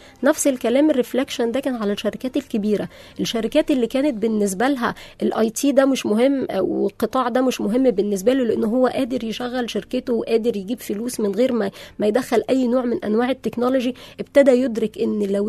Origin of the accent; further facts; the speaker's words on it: Egypt; بتخلق مننا كمصريين دايما حاجة اقوى